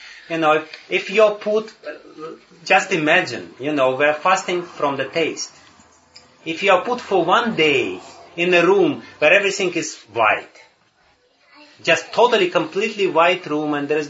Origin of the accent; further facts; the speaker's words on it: Tashkent, Uzbekistan; English is a second language; moved away; also born or lived in Sweden; I'm from Tashkent, which is Uzbekistan, and it's a south kind of place with a lot of energy there and a lot of, you know, smells and everything.